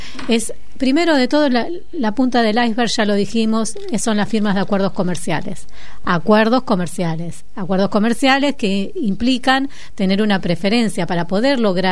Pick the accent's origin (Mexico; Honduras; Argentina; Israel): Argentina; Yo creo que acá, como argentinos, y logramos exportar